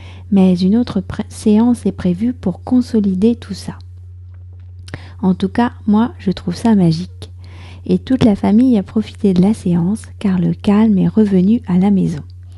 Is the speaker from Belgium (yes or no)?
no; France; je suis française, j'habite près de Paris